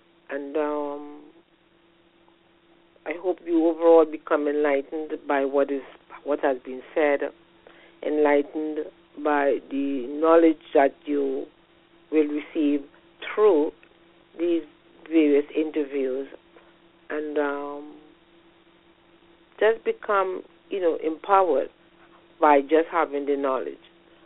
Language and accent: English; Trinidad & Tobago; now in Canada; I'm a woman from Trinidad and Tobago. I live in Canada, and I'm an educator.